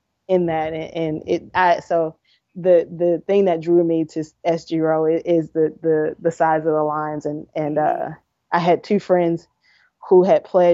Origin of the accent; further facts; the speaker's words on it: Chicago, Illinois, United States; I knew, you know, the organizations growing up in Chicago, but I had no firsthand